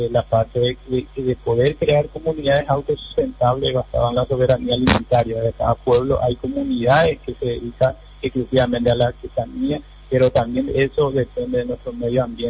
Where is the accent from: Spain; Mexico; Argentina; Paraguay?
Paraguay; es un desafío que eso debemos enfrentar como pueblo paraguayo.